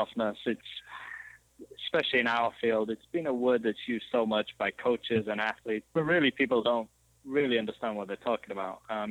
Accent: Yorkshire and the Humber, United Kingdom; now in United States; I'm originally from Yorkshire in England. So obviously the weather down in Florida is slightly better. but I moved over here and did graduate school out here

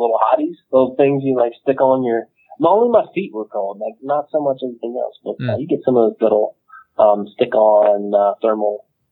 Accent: North Carolina, United States; I grew up in North Carolina going camping with my parents and stuff at lakes around North Carolina.

